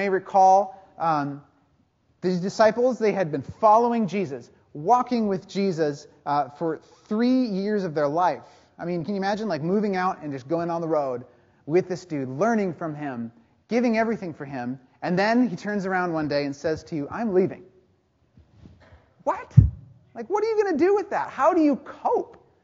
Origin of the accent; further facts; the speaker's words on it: Two Harbors, Minnesota, United States; growing up, I grew up in North Shore and Two Harbors. And so maybe if you're ever driving that pretty scenic route, you go north of Duluth, you keep going, and then you get to Two Harbors